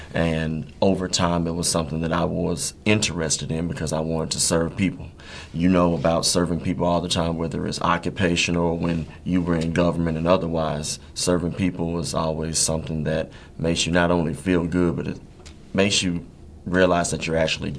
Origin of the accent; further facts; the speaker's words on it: Memphis, Tennessee, United States; also born or lived in Mobile, Alabama; And I was born in Mobile, Alabama, but I was raised in Memphis. Graduated from Central High School.